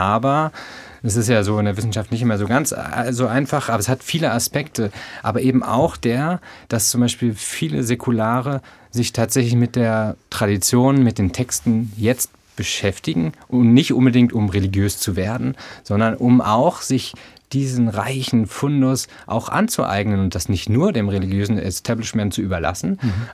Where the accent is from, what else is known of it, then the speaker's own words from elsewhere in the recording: East Germany, Germany; Also als Ossi und also was man so von dem anderen weiß und nicht.